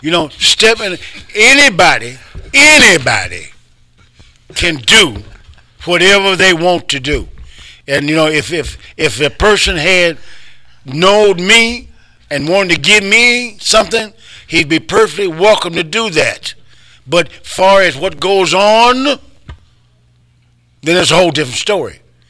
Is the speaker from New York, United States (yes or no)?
no; Evansdale, Iowa, United States; I never worked in my hometown. There's a little suburb about 13, 14 miles east of Waterloo.